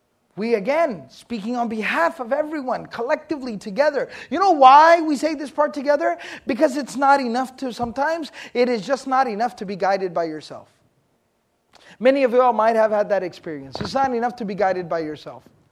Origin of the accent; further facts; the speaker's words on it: Texas, United States; All right, I'm from Texas. We don't talk like that.